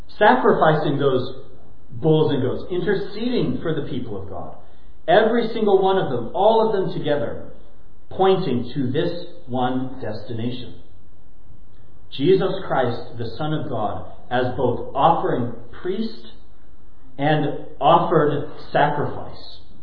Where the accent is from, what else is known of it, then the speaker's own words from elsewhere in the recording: California, United States; I grew up in Southern California and lived through a couple of the big earthquakes.